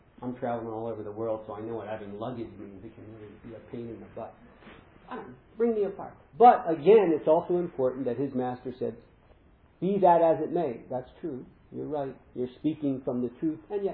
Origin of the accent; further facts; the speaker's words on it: United States; not only Europe, I'm an American, in America too, and in Japan as well